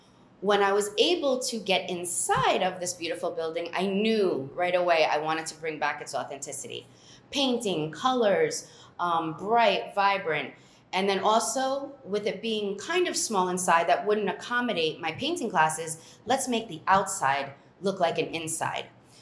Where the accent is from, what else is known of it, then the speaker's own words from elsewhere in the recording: New Jersey, United States; Being an American, born and raised in America in New Jersey, one day I was sitting at the Marriott Stellaris, and Jerome was sitting next to me.